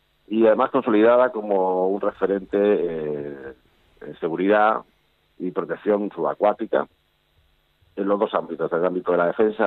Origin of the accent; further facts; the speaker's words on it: Cartagena, Region of Murcia, Spain; especialmente como cartagenero y como persona de la región y como persona española